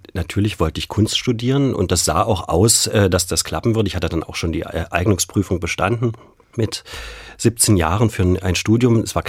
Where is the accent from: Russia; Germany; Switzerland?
Germany; Ich bin in der DDR groß geworden